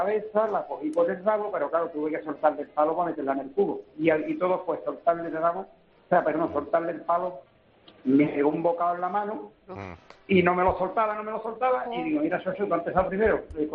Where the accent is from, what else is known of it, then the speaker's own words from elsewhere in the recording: Utrera, Andalusia, Spain; yo soy de Utrera, Naranjo.